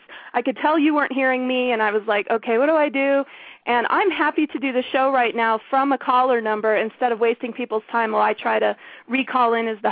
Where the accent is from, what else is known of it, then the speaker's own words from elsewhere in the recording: Detroit, Michigan, United States; born there; I was born in the Detroit area in 1968.